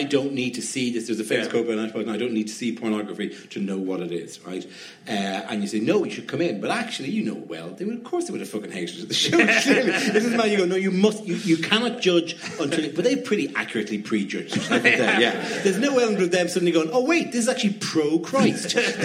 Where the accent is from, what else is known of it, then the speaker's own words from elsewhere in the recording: Ireland; I'm Irish. I'm in the Viking nation.